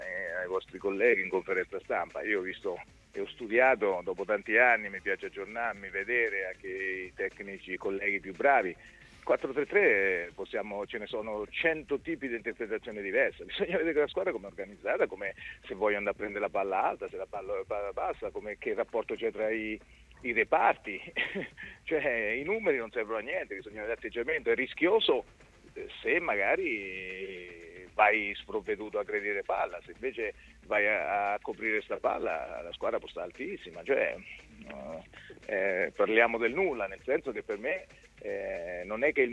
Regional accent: Tolentino, Marche, Italy; Io da Maceratese, da Tolentinate.

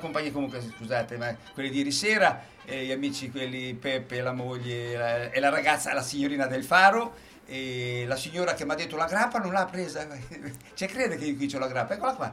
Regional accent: Chiaravalle, Marche, Italy; born there; Che sono nato in provincia di Chiaravalle.

